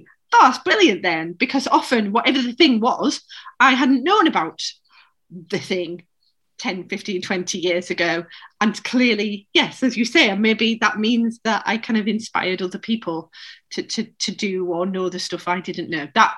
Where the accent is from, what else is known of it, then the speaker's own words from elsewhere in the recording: Northern England, United Kingdom; accent: Northern; I get some leeway because of my Northern accent and my Northernness